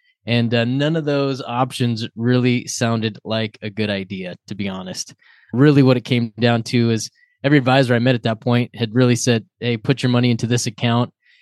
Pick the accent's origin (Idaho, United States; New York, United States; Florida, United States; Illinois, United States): Idaho, United States; now in Las Vegas, United States; originally I'm from Idaho, and then I moved to the big city, Las Vegas, 20-something years ago now.